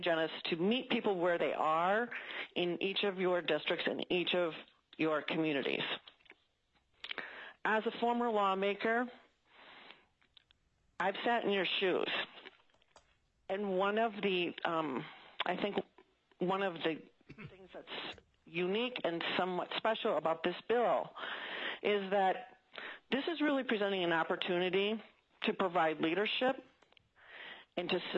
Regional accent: Minnesota, United States; I had the pleasure and privilege to serve as a state senator in my home state of Minnesota.

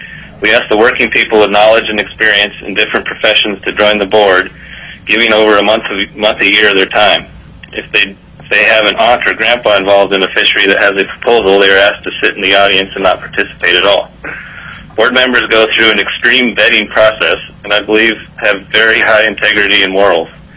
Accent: Homer, Alaska, United States; For the record … from Homer. I'm a commercial fisherman.

